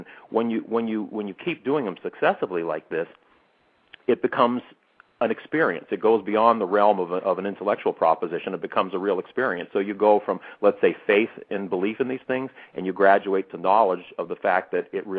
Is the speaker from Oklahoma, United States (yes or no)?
no; Boston, Massachusetts, United States; Sure. Well, I grew up in the Boston area.